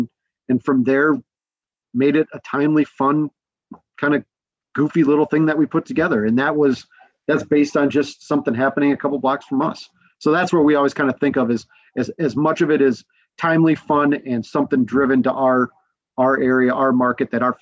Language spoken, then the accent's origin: English; Minnesota, United States; We're from Minnesota and we love our Juicy Lucy's here.